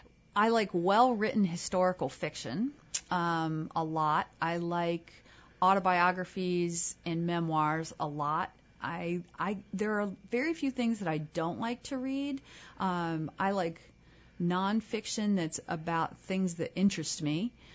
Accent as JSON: {"language": "English", "town": "Virginia Beach", "region": "Virginia", "country": "United States", "tie": "born or raised there", "said": "My family, I grew up in Virginia Beach, and I used to spend summers at my grandmother's"}